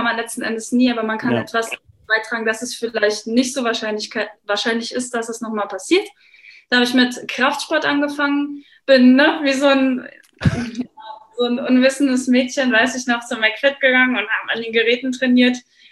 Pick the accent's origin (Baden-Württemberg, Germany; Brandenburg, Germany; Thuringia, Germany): Brandenburg, Germany; Potsdam; born there; also born or lived in Berlin; Ich bin 27 Jahre alt. Das Alter gleich zuerst. Ich bin in Potsdam geboren, bin dann im jugendlichen Alter nach Berlin gezogen.